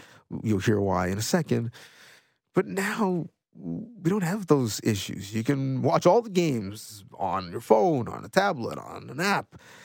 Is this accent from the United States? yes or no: no; Ontario, Canada; Because as a Canadian, if we're talking about the NFL now, you only had so many options. Here in Southern Ontario, you were going to get the Bills game.